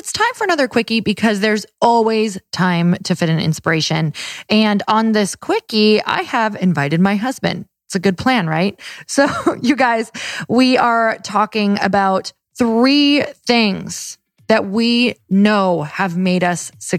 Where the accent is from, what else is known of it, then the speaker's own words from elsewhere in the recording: Midwest, United States; So I'm from the Midwest and there was a clear difference in our personalities.